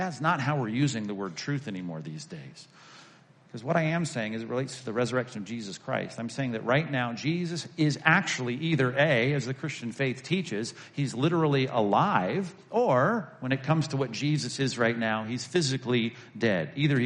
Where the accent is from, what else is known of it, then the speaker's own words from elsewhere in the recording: New York, United States; I'm from New York. This is true pizza.